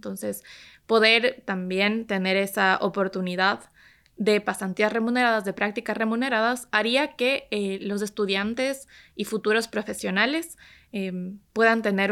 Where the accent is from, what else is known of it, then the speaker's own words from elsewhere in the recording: Ecuador; en mi caso, en mi país, ya de por sí el contexto laboral para jóvenes y para jóvenes mujeres